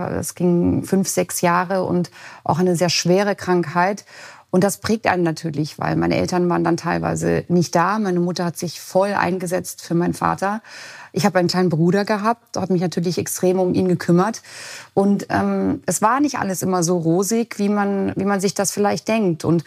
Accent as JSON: {"language": "German", "town": "Munich", "region": "Bavaria", "country": "Germany", "tie": "born or raised there", "said": "Und ich bin in München aufgewachsen, wo die Durchschnittsmutter blond und blauäugig ist und weiß."}